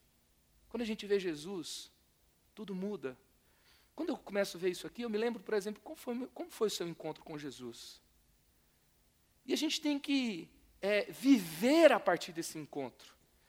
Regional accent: Goiás, Brazil; now in São Paulo, Brazil; eu sou goiano, torcedor do Goiás e do São Paulo, em São Paulo

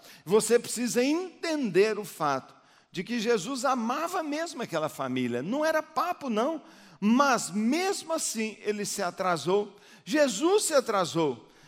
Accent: Brazil; nós somos brasileiros

